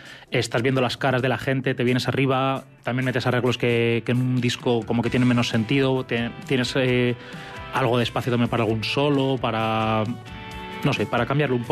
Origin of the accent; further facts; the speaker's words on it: Ávila, Castile and León, Spain; yo soy de Ávila y lo veo